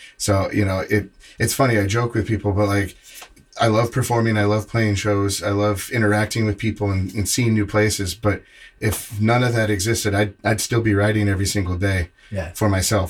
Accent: Indiana, United States; also born or lived in Nebraska / California / Chicago; I grew up in Indiana, went to school in Nebraska, and then moved out to California for a year and played a few shows out there, and then moved back to the Midwest in Chicago.

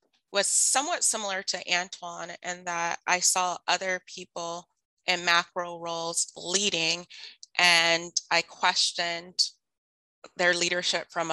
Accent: San Bernardino, California, United States; I was working in San Bernardino, my hometown, as a clinical social worker in a parole office.

